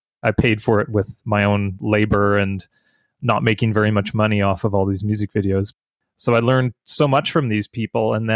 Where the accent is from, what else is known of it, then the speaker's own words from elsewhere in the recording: Canada; So it's a pretty good deal as a Canadian to be able to do that.